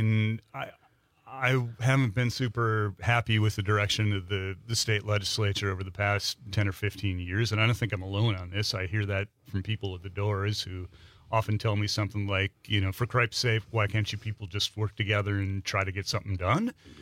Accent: Wisconsin, United States; Well, I grew up here in Brown County in a family dairy farm, you know, south of De Pere.

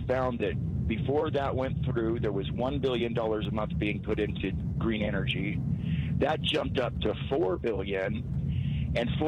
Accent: United States; I'm an American trucker. I can drive 3,200 miles in a week.

